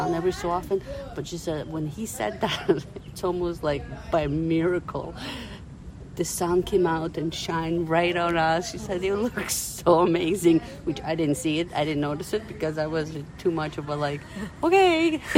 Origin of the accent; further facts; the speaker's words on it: Ukraine; English is a second language; moved away as an adult; now in Guelph, Canada; I was born in Ukraine. I moved here when I was 18. So like Guelph, I moved to Guelph and I was only here for a few years.